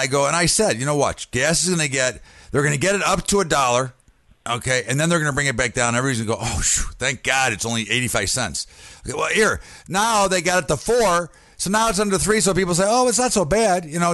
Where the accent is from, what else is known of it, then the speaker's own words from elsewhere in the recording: United States; this is always a thing that really bothers me as an American